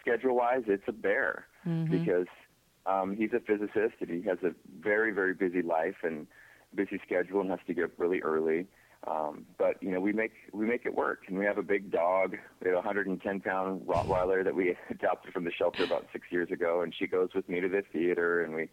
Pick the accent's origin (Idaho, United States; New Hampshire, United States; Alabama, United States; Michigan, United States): Idaho, United States; Yeah, I mean, I'm from Idaho, and in the Northwest, it was, you know, a really small town, 1,200 people in the town. My parents still live there.